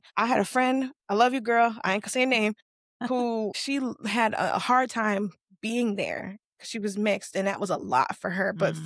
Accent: South Carolina, United States; I'm from the South. I'm from from the Carolinas. That's low country.

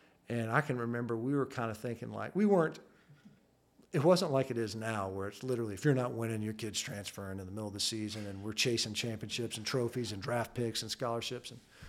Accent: Georgia, United States; Well, we grew up in DeKalb, so we would have gone to Tucker High School, and then Mom started teaching at Trickham Middle School.

